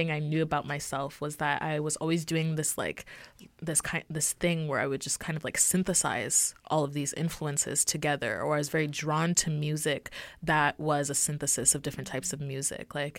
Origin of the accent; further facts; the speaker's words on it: Montreal, Quebec, Canada; also born or lived in Nigeria; I've lived in a lot of different cities in Canada, but Montreal is definitely my hometown, and it's where I spent the majority of my life.